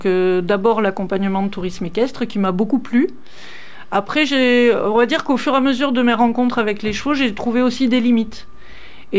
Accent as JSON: {"language": "French", "region": "Occitanie", "country": "France", "tie": "born or raised there", "said": "Alors moi je suis originaire du Lot, donc un petit coin à côté de Gramma. Donc, j'avais mes grands-parents vers le Bastille, donc sur le Causse. Et j'ai vécu là-bas avec mes parents pendant pas mal de temps."}